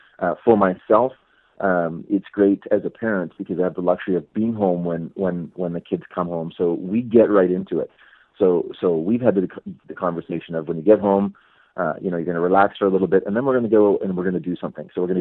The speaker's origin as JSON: {"language": "English", "town": "Fenelon Falls", "region": "Ontario", "country": "Canada", "said": "I'm from Fenland Falls, Ontario, which is Northern Ontario. I know what it's like to have the cold temperatures."}